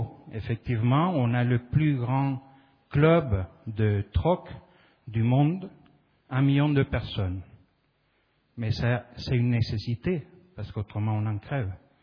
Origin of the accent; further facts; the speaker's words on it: Argentina; je viens d'Argentine